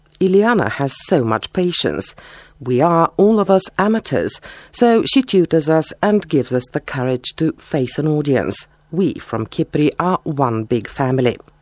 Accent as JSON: {"language": "English", "town": "Ruse", "region": "Ruse Province", "country": "Bulgaria", "said": "since I am from Ruse, it is the music from the northern folklore region that I love best."}